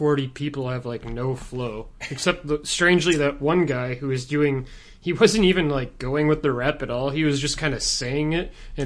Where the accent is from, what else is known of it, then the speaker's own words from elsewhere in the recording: Wisconsin, United States; I mean, we're from Wisconsin, right?